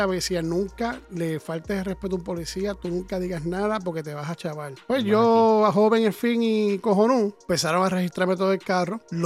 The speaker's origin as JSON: {"language": "Spanish", "country": "Puerto Rico", "said": "Y cuando escuchó mi acento, dice, \"¿De tú eres?\" Y yo, \"Soy de Puerto Rico.\""}